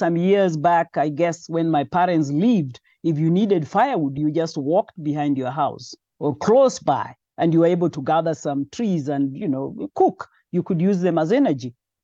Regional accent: Nairobi, Kenya; I'm born and raised in Nairobi, so I've had all my life in Nairobi.

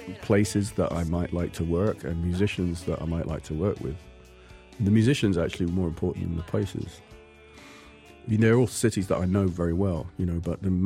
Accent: Portsmouth, South East England, United Kingdom; it's about my hometown, which is Portsmouth on the south coast of England.

